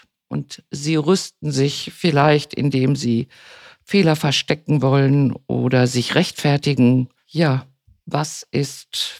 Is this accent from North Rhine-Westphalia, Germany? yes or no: yes; Herne, North Rhine-Westphalia, Germany; lange Jahre meine Kollegin in meiner Heimatstadt Herne